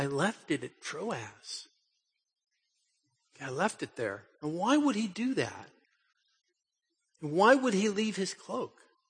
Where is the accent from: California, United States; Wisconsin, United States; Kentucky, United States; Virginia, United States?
California, United States; I'm freezing cold. I'm from Southern California. What is this place?